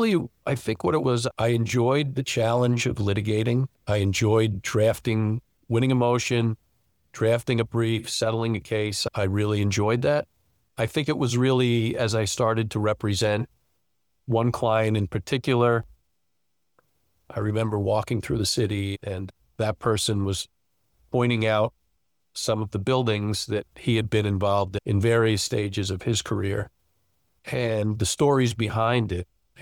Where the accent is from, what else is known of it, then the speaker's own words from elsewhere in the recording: Eastchester, New York, United States; I live now in the house that's a half a mile from the house I grew up in, which is in Eastchester, New York. I actually live in Tuckahoe, so just in Lower Westchester.